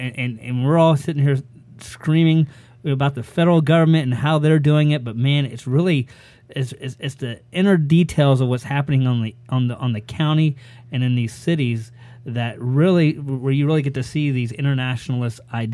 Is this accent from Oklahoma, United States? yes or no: yes; Owosso, Oklahoma, United States; you got to understand that I come from Owosso